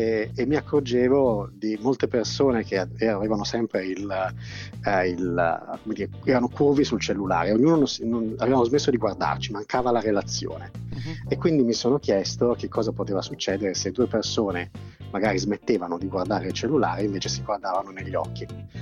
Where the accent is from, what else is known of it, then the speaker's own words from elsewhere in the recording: Bari, Apulia, Italy; now in Milan, Italy; Vivo a Milano, anche se sono di Bari, sono originario di Bari.